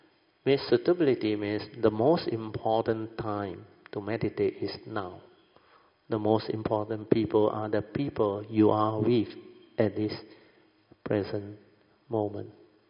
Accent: Alor Setar, Kedah, Malaysia; I came from a very rural school, Alostar. They say very ulu one. And in my hometown, the small town, you can hardly find anybody who passed Form 3 last time, during my time.

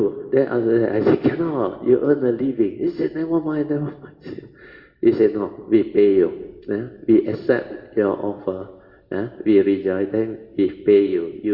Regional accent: Malaysia; English is a second language; I said, we are from Malaysia, we want to pay respect, make offering to Ajahn Mahabua.

